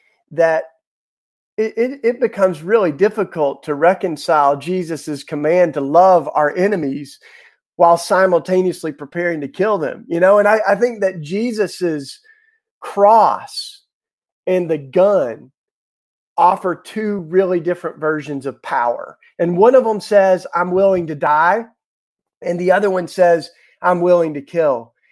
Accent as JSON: {"language": "English", "region": "Tennessee", "country": "United States", "tie": "born or raised there", "said": "You know, I grew up in Tennessee, God and guns."}